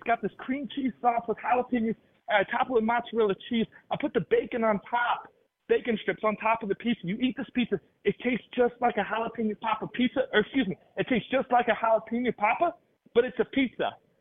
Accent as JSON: {"language": "English", "region": "Illinois", "country": "United States", "said": "I tell people I'm from Illinois, they say, oh, you're from Chicago? I said, no, I'm not from that place. Yeah, I'm from the, you know, I'm from the west."}